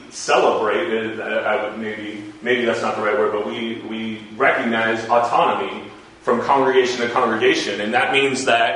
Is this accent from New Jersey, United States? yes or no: no; Illinois, United States; I come from Southern Illinois, where there's like one traffic light in my hometown.